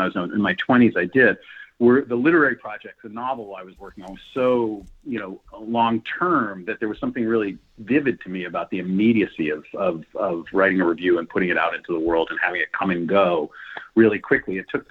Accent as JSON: {"language": "English", "region": "New York", "country": "United States", "tie": "born or raised there", "said": "And then when I got out of college, I was raised in New York. I went back to New York."}